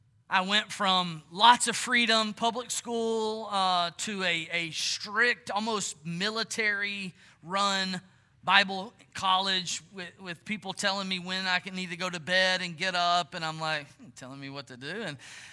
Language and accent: English; Georgia, United States; I'm from Georgia. Winter's coming. I don't like this.